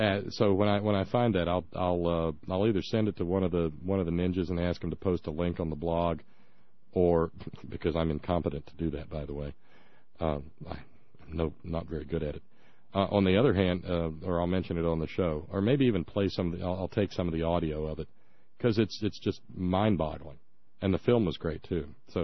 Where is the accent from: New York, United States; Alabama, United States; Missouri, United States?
Alabama, United States; when I was a little kid growing up in Alabama, snow was cute. Snow was fun because down there they have no way of dealing with it.